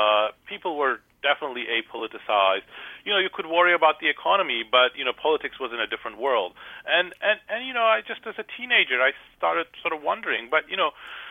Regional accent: Turkey; I grew up in Turkey. And I grew up... when Turkey was a dictatorship

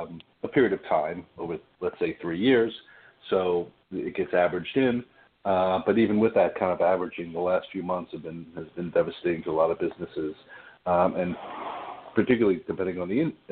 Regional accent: Long Island, New York, United States; I grew up on Long Island and came back here after law school and working in the city.

